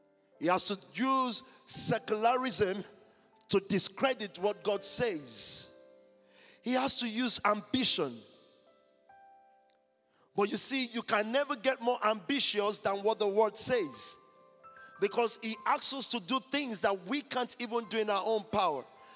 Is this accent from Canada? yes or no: no; Nigeria; I'm a Nigerian